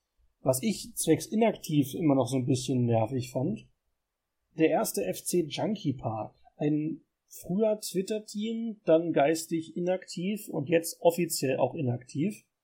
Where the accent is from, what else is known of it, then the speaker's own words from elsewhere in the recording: Lower Saxony, Germany; Also, ich komme ja aus dem Landkreis Celle. Das ist nicht weit von Hannover.